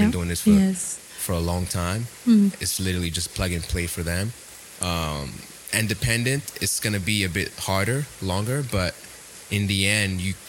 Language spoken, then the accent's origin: English; Florida, United States; also born or lived in Montreal, Canada / Los Angeles / Atlanta; I was born in Montreal, grew up in Florida, moved to LA, Atlanta, kind of moved around a lot.